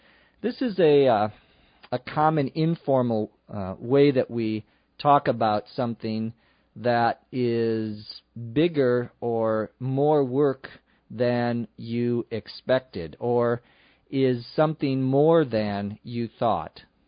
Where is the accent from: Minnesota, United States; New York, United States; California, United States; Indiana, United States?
Minnesota, United States; since I was born and raised or grew up in Minnesota, it is my home state. It is the state where I was born.